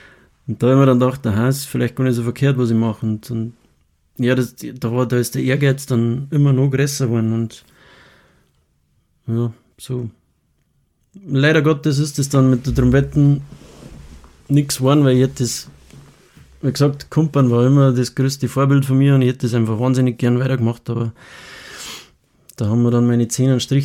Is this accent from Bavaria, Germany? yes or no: yes; Oberbergkirchen, Bavaria, Germany; ich bin in einem Musikverein groß geworden. Also da, wo ich halt meine Heimat in Oberbergkirchen ist das.